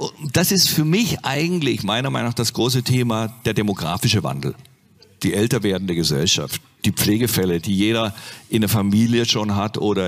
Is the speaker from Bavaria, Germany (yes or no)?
no; Nürtingen, Baden-Württemberg, Germany